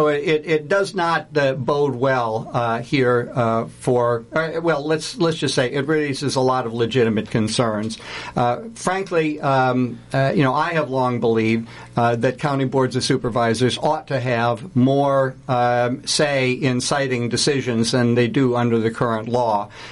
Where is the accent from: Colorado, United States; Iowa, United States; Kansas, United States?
Iowa, United States; Ames; You know, Ames is my hometown